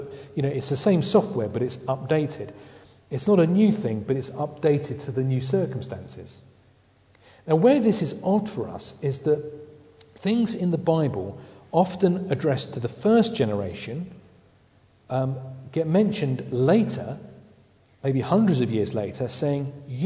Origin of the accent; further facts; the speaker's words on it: United Kingdom; It's a wonderful thing about being British is that only the Americans are disliked more than us.